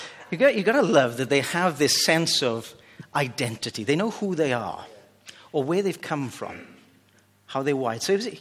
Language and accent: English; Wales, United Kingdom; Where are you all from? And so we'd say, Wales.